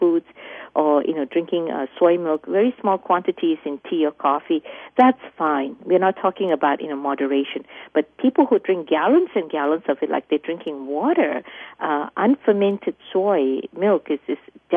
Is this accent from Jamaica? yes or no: no; Singapore; now in United States; when I was raised in Singapore, and 75% of the population on Singapore, for those of you who don't know, in fact, now it's close to 80% of the population is ethnically Chinese. So although I'm an American citizen right now